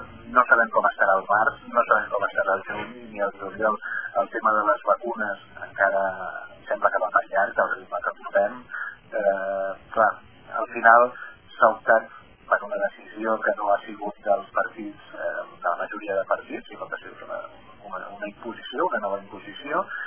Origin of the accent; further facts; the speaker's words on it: Catalonia, Spain; un govern que té clar que som catalans, que volem mantenir la nostra identitat